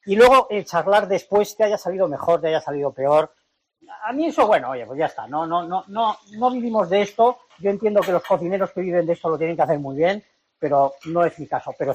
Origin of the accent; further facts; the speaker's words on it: San Sebastián, Basque Country, Spain; Yo soy de San Sebastián, con perdón y con permiso.